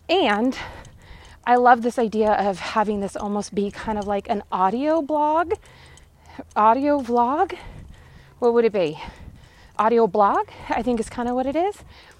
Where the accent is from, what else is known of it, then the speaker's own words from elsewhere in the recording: Washington, United States; also born or lived in Las Vegas; But I'm a Washingtonian girl, okay? Like I was born and raised in Washington, lived there for almost all my life. I lived in Vegas for 4 years in my 20s